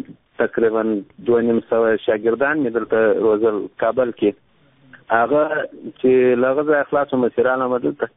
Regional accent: Afghanistan; زه یو افغان یم

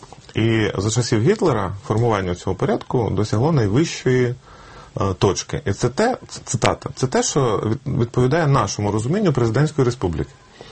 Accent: Belarus; Коли я там мешкав, я був як білорус дуже ображений.

